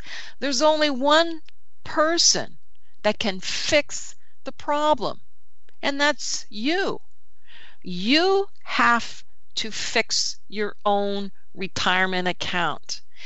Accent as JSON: {"language": "English", "town": "Hershey", "region": "Pennsylvania", "country": "United States", "tie": "born or raised there", "said": "I was raised around Hershey, and it really isn't quite the same."}